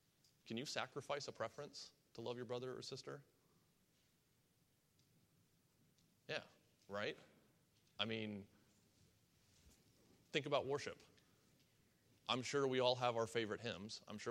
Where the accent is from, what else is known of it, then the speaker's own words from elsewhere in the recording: West Virginia, United States; I'm from West Virginia, which makes me a minority in this church. I was not born and raised here.